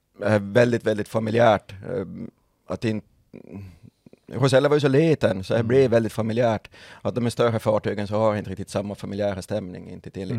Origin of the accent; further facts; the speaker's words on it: Närpes, Ostrobothnia, Finland; Nej, jag är österbottning.